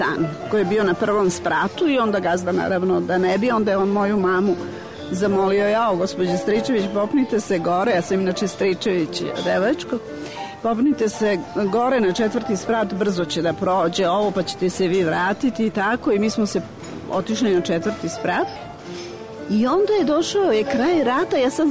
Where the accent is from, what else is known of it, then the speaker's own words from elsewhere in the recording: Belgrade, Serbia; Rođena sam u Beogradu u Kraljice Natalije ulici